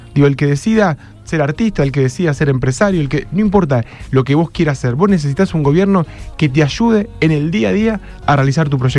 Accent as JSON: {"language": "Spanish", "town": "Rosario", "region": "Santa Fe", "country": "Argentina", "said": "nosotros teníamos como sociedad, como rosarinos y rosarinas, ponernos de acuerdo"}